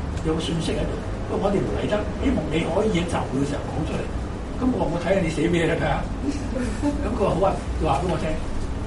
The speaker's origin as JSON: {"language": "Chinese", "country": "Hong Kong", "said": "我觉得自由对我香港人来讲是最重要的"}